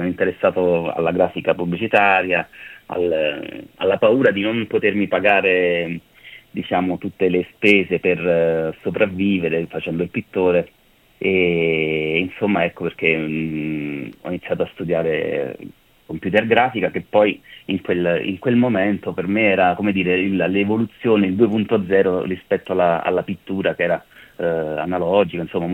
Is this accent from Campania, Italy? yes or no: yes; Salerno, Campania, Italy; born there; moved away as an adult; now in Milan, Italy; sono nato a Salerno, insomma, a 18 anni ho deciso di andare a studiare all'Accademia delle Belle Arti a Brera